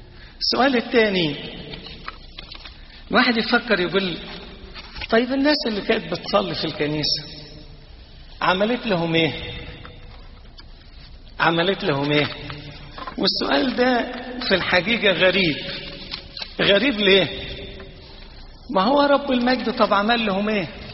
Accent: Upper Egypt, Egypt; كان عندنا في الصعيد يقول لك إن حبك أكلك وإن كرهك قتلك

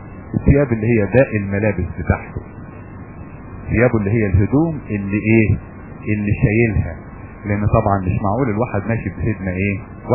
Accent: Upper Egypt, Egypt; عندنا في الصعيد يسموها الحتة الزفرة

